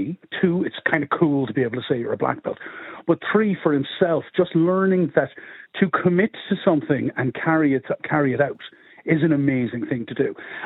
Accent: Limerick, County Limerick, Ireland; now in Rush, Ireland; I grew up in Moyross in Limerick, and thankfully I now live in Rush, North County Dublin, which is a beautiful, lovely, safe little village.

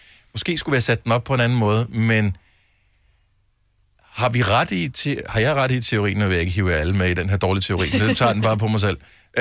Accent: Region of Southern Denmark, Denmark; jeg er opvokset på Fyn

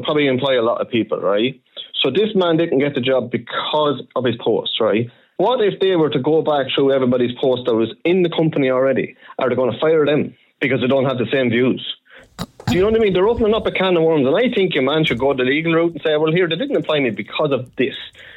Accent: Ireland; The discrimination I got as an Irishman has been called a paddy and everything like that.

